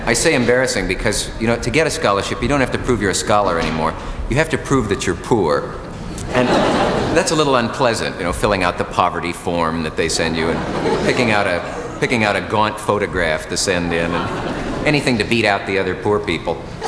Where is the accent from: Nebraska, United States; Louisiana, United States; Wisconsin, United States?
Nebraska, United States; I always hasten to add when people hear that about me, that I come from Nebraska.